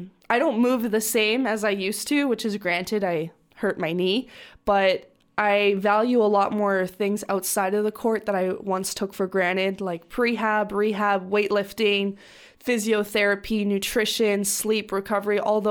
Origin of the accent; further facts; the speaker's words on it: Canada; now in Germany; I am Canadian, but I played college at UCLA, so that's in America, in California. And now I'm playing professionally overseas in Germany